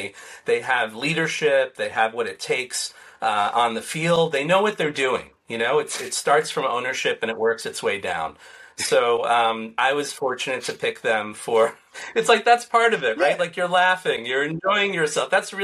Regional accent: New York, United States; I'm from New York, so I think we also have that, you know, contrarian nature in us

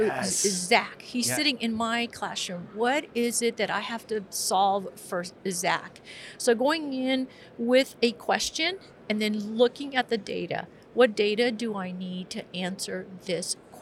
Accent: Texas, United States; And then my favorite, not for anything other than because I'm from the Valley, and I'm thinking the Valley should have been the first one, but it's okay.

